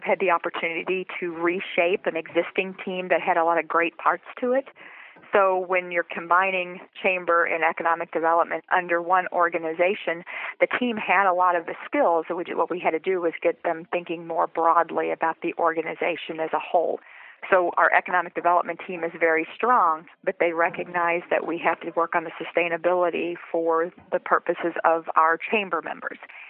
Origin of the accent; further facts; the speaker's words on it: Jeffersonville, Indiana, United States; I'm practicing what I love in my hometown. I was raised in Jeffersonville, Indiana